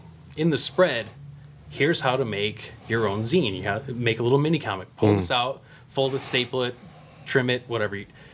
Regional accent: Michigan, United States; I come from Michigan, mm-hmm.

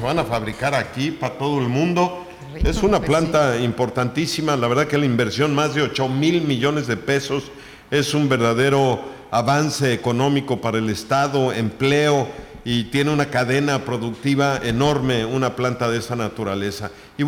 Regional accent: Oaxaca, Mexico; Ese era mi pueblo allá en Oaxaca hace mucho tiempo

